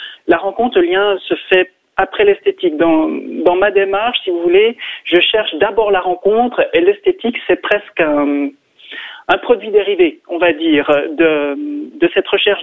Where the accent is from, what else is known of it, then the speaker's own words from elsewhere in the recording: Yverdon, Vaud, Switzerland; Non, oui, c'est vrai, je suis originaire d'Yverdon